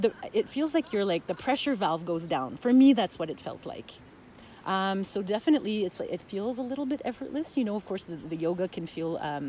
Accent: Alberta, Canada; I'm 42 years old. I'm from Canada, Alberta

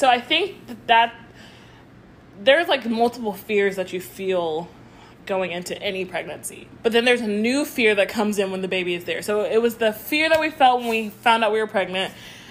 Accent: Jacksonville, Florida, United States; because we're from Jacksonville and 904 is Duval.

